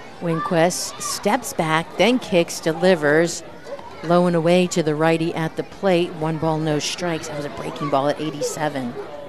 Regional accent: Ohio, United States; And I was looking up, because I'm from Ohio, where Baltimore is, and it's not far from Columbus.

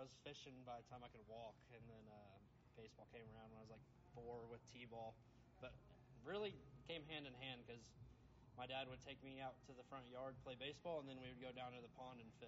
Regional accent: Springdale, Arkansas, United States; Growing up in Northwest Arkansas is awesome.

